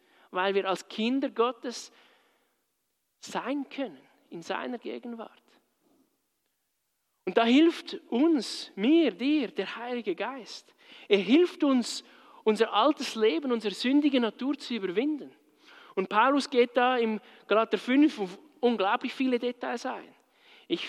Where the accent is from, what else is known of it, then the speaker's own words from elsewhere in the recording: Switzerland; Nicht nur in den Dimensionen, die wir als Schweizer teilweise verstehen wollen.